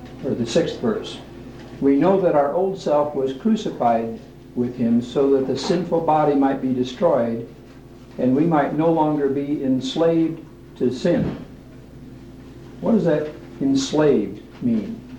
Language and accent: English; Portland, Oregon, United States; I'm from Portland, Oregon.